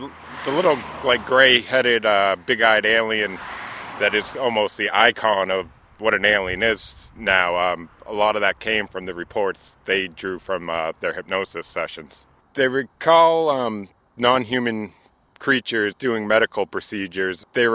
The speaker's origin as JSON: {"language": "English", "town": "Farmington", "region": "New Hampshire", "country": "United States", "said": "from Farmington, New Hampshire"}